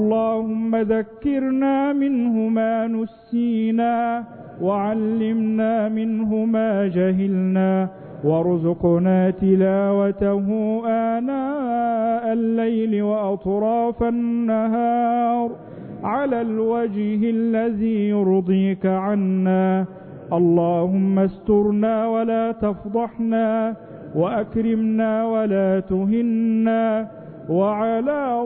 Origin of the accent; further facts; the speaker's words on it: Egypt